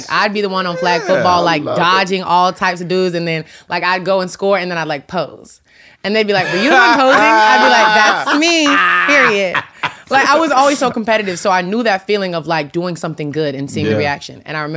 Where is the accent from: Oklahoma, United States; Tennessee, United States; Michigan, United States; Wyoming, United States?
Tennessee, United States; Mm-hmm. I'm from Tennessee.